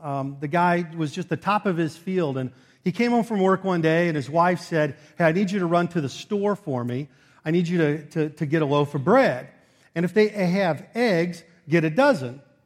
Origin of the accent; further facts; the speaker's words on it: Kansas City, Missouri, United States; now in Omaha, United States; JD mentioned that we're from Kansas City. We moved to Omaha 2 years ago, my wife and I, for work.